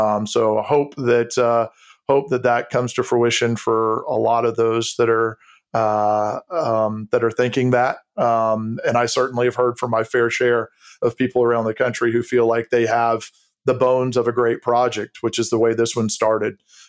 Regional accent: South Carolina, United States; I certainly appreciate what's happening in my home state of South Carolina

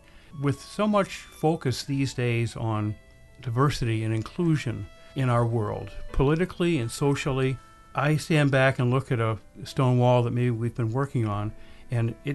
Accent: Pennsylvania, United States; Yes, I was born and raised in Susquehanna County. I did spend some time overseas and in other areas, but most of my life I've lived here in Susquehanna County.

